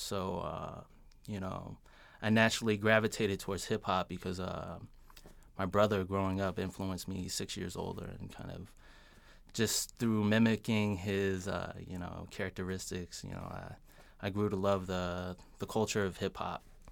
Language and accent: English; France; now in Atlanta, United States; I was born in France.